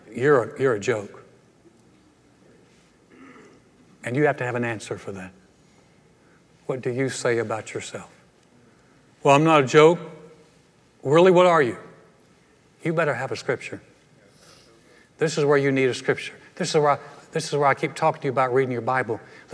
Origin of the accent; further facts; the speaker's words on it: Texas, United States; But I don't identify as much with being a Texan.